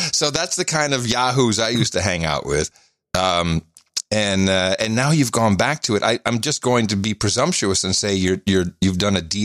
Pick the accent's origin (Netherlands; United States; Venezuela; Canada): Netherlands; I come from the radio days. I was growing up in the Netherlands.